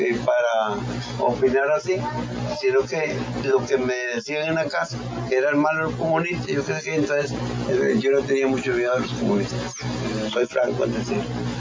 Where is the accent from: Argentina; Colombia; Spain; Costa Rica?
Costa Rica; todos somos costarricenses y debemos de vivir una democracia unida